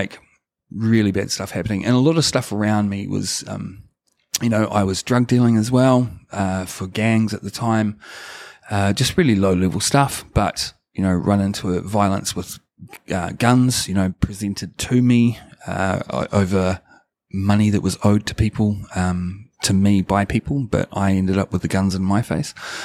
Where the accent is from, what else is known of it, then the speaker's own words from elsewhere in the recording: Whanganui, Manawatū-Whanganui, New Zealand; I'd separated myself so much from my youth, from my upbringing, growing up in Whanganui, it was very bad.